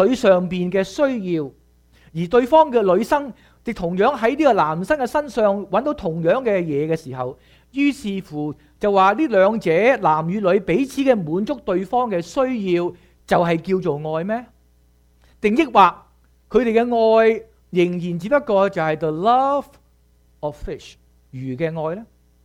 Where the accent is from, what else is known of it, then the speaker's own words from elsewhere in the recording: China; 通常都唔似我哋中國人咧，我哋好含蓄嘅